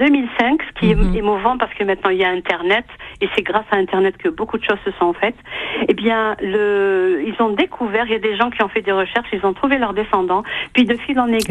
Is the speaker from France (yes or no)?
no; Algiers, Algiers Province, Algeria; moved away; on avait quitté la Casbah. Moi personnellement, je suis née à la Casbah. Mmh. Et j'ai clôturé les naissances à la Casbah, on va dire. D'accord? Mon père y est né en 26, etc. On a grandi dans la même maison.